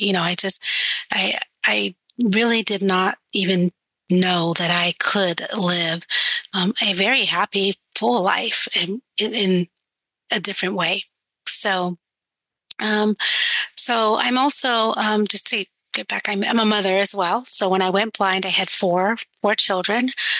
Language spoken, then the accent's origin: English; California, United States; now in Houston, United States; I live in Houston, Texas, but I am from California.